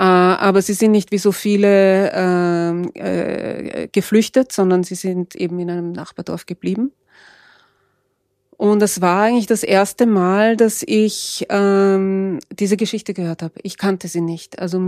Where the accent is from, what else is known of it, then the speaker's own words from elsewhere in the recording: Vienna, Austria; born there; ich bin eben in Wien geboren, aber meine Großmutter und meine Urgroßmutter mussten 1938 aus Wien fliehen, weil sie jüdisch waren.